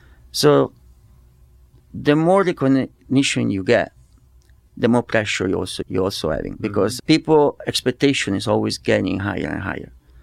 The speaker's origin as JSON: {"language": "English", "town": "Montecatini Terme", "region": "Tuscany", "country": "Italy", "tie": "born or raised there", "also_born_or_lived": "Paris", "second_language": "English", "said": "born and raised in Italy. I did one of the most prestigious culinary school in Tuscany, Montecatini Terme, where I'm from."}